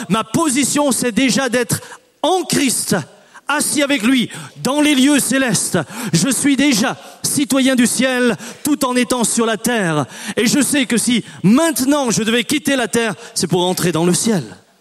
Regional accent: France; born there; Je suis né en France et je suis français. D'ailleurs, je bénis Dieu d'être né dans ce pays.

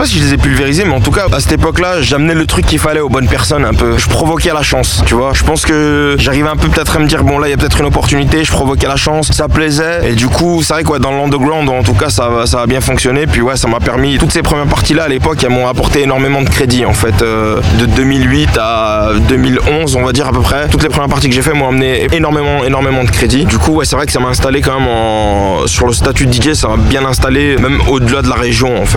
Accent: Saint-Étienne, Auvergne-Rhône-Alpes, France; Bah alors je suis stéphanois encore, hein, j'habite toujours pas à Paris. Non, je suis content d'habiter à Saint-Etienne.

